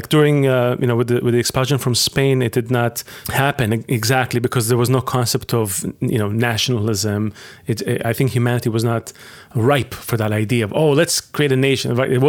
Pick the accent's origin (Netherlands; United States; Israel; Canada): Israel; I remember growing up in Israel